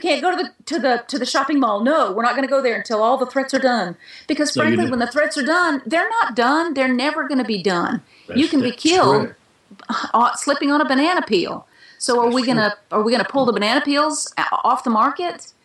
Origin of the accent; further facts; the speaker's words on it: Coleman, United States; That doesn't look like the guy I grew up with in Coleman.